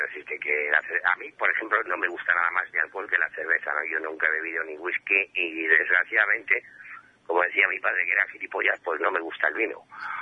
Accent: Spain; yo, que soy un tío, me siento español a muerte

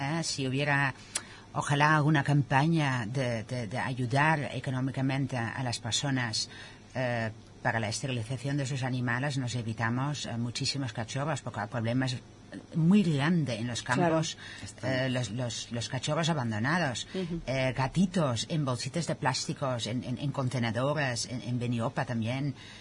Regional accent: Netherlands; Yo vengo de un país, yo vengo de Holanda. Es un país donde no existe un animal abandonado en la calle.

